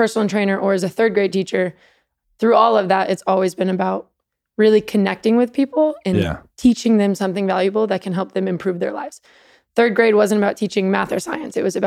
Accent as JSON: {"language": "English", "town": "Dallas", "region": "Texas", "country": "United States", "said": "I would say that I'm from Dallas, is what I would say."}